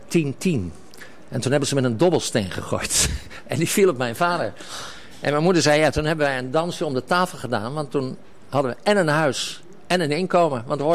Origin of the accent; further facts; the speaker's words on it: Kruisweg, Groningen, Netherlands; born there; Ah, ik ben een domineeskind. Mijn vader, ik ben geboren in Kruisweg. Dat ligt tussen Hornhuizen en Kloosterburen onder de dijk, helemaal boven in Noord-Groningen.